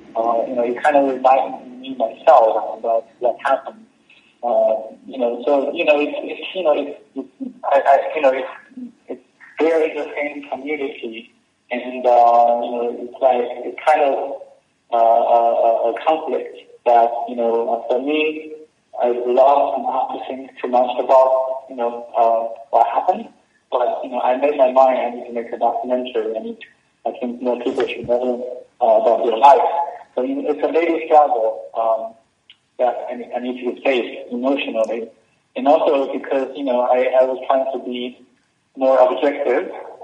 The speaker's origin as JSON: {"language": "English", "region": "Sichuan", "country": "China", "tie": "born or raised there", "said": "the earthquake happened in Sichuan in China in 2008, the epicenter is very close to my hometown. So, you know, I'm from there, and my hometown was destroyed."}